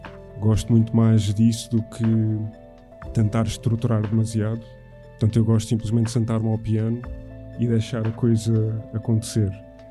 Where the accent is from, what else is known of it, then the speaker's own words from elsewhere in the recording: Madeira, Portugal; also born or lived in Venezuela; Nasci na Venezuela. Os meus pais são madeirenses, mas o meu pai, muito cedo, foi viver para a Venezuela. Quando tinha 5 anos, fui para a Madeira.